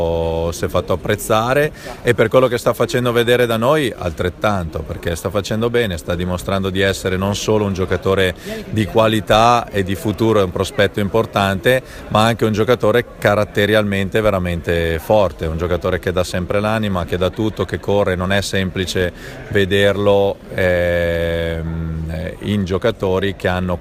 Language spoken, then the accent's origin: Italian; Bergamo, Lombardy, Italy; Io poi tra l'altro sono pure bergamasco